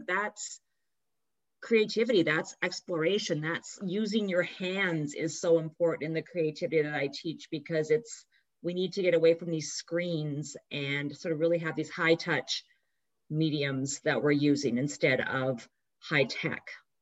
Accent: Canada; now in United States; I live outside of New York City, but I'm a Canadian.

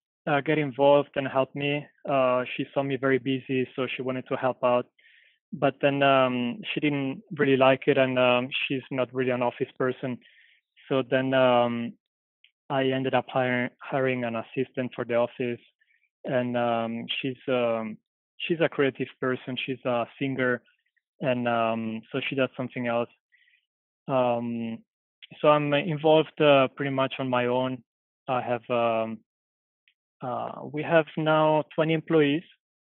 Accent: Italy; English is a second language; moved away as an adult; now in Los Angeles, United States; I'm from Italy and I moved with my family to Los Angeles about 3 years ago for family reasons.

